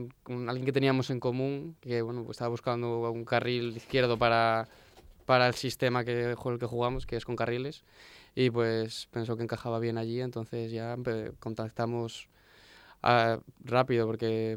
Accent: Asturias, Spain; Vengo de Asturias, allí que el verano, pichipichá, ahí con lluvia, frío, tal. Y ahora vine aquí encantado, la verdad.

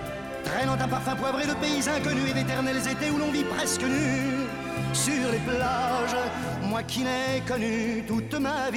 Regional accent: Catalonia, Spain; és allà d'on soc jo, que és tot el que és la serralada prelitoral, litoral catalana, i una miqueta més amunt a les muntanyes

